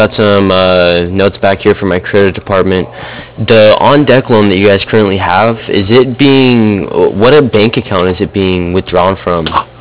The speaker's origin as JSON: {"language": "English", "town": "Boise", "region": "Idaho", "country": "United States", "said": "I'm actually from Boise, Idaho, so it's a few states down."}